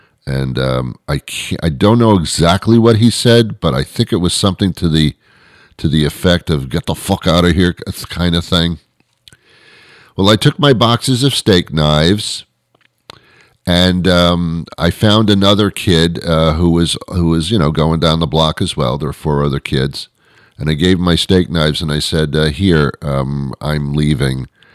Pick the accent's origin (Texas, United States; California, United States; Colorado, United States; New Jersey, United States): New Jersey, United States; And they bring us to a town that I was familiar with in New Jersey because I as a child I was brought up in New Jersey.